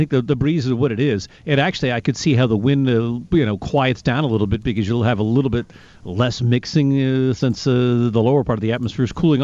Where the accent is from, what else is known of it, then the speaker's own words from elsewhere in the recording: Connecticut, United States; back when I was growing up in Connecticut.